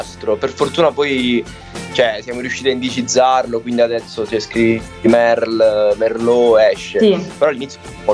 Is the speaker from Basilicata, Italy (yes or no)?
yes; Grassano, Basilicata, Italy; born there; io sono nato in Basilicata, come hai detto, a Grassano, che è comunque un piccolissimo paese vicino Matera, contiamo più o meno 4.000 abitanti. Quando sono tutti via per scuole, università e lavoro arriviamo anche a 3.000, quindi comunque una realtà molto piccola dove ho le radici.